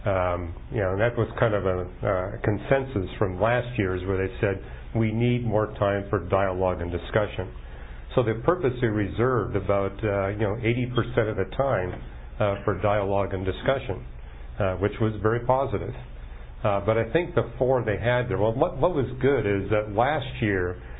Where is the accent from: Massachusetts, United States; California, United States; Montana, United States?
California, United States; I'm from California. I bring you greetings from the state of California, which is the only state in the union that's mentioned the Bible.